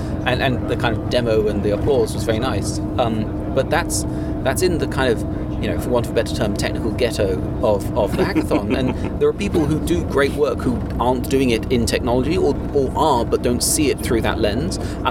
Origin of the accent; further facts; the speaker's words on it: United Kingdom; I'm British, so I don't care.